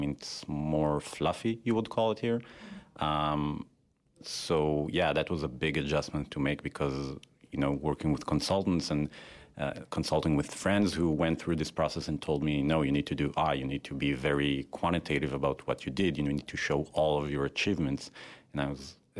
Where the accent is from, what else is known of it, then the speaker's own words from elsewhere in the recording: Tel Aviv, Tel Aviv District, Israel; English is a second language; moved away as an adult; now in United States; I'm an MBA-1 from Israel, so that means I'm an international student. I grew up in the Tel Aviv area.